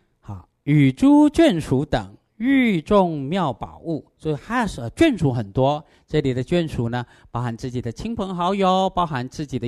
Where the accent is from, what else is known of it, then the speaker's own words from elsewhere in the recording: China; 我们中国人叫善哉善哉，这个词翻得很好